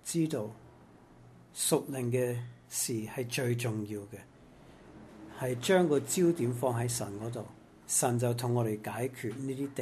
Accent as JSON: {"language": "Cantonese", "country": "Macau", "said": "即係我哋澳門人好多人都會食啊，覺得好食"}